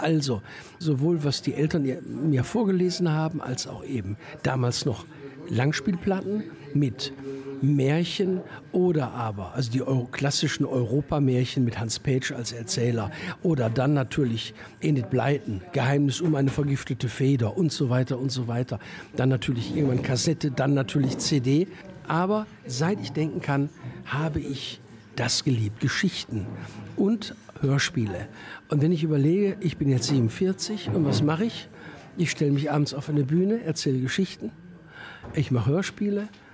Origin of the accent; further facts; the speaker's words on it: Duisburg, North Rhine-Westphalia, Germany; Also 47 Jahre, ja, Neudorfer. Also geboren in Huckingen, aber aufgewachsen, also im Krankenhaus, aber dann direkt Neudorf, ja, Neudorf.